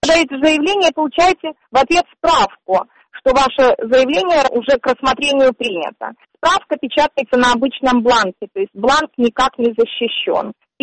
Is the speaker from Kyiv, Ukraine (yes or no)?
no; Crimea, Ukraine; Я родилась в Крыму, и мои глубокие корни находятся в Крыму, на кладбищах крымских. Самые первые могилы в Симферополе – могилы моих предков. То есть у меня очень глубокие корни. Я здесь родилась, я здесь прожила всю